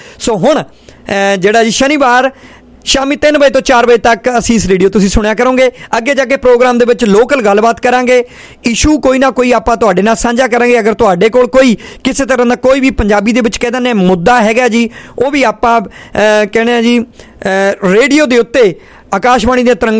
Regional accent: Khamano, Punjab, India; Ludhiana Chandigarh road ਦੇ ਉੱਤੇ ਹੈ ਜੀ ਸਾਡਾ ਸ਼ਹਿਰ, ਲਾ ਲਓ ਪਿੰਡ ਲਾ ਲਓ, ਖਮਾਣੋ ਹੈ ਜੀ. ਸੋ ਉੱਥੋਂ ਵਾਹ ਵਾਸਤਾ ਹੈਗਾ ਜੀ ਸਾਡਾ, ਬਿਲੋਂਗ ਕਰਦੇ ਹਾਂ ਜੀ.

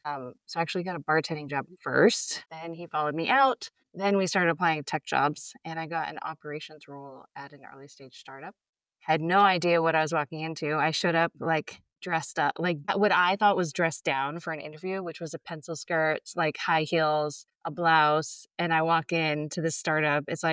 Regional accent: Northeast, United States; at least where I'm from the Northeast.

